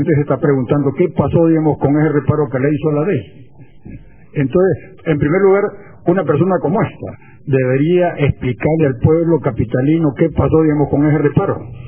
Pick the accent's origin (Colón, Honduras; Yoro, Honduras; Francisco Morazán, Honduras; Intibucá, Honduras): Francisco Morazán, Honduras; Tegucigalpa; como buenos capitalinos, como buenos hondureños, responsables